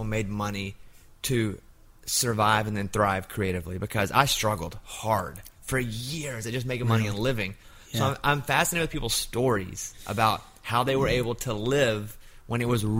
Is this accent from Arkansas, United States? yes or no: yes; Arkansas, United States; And two, I'm from Arkansas.